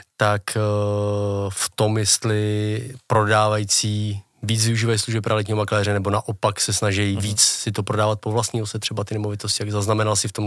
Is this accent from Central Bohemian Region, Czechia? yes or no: no; Prague, Czechia; My jsme taky Pražáci